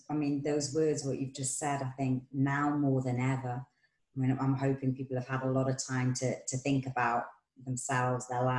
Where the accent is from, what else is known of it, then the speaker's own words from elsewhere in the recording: Newcastle, North East England, United Kingdom; my folks are up in Newcastle. I'm from Newcastle